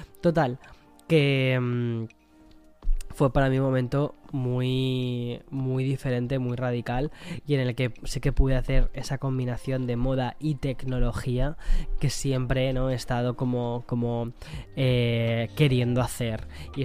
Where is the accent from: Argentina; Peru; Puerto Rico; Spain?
Spain; now in New York, United States; vengo de Nueva York, que estoy muy perdido con lo que es la cultura española del quién es quién, ¿no? De mi propio país.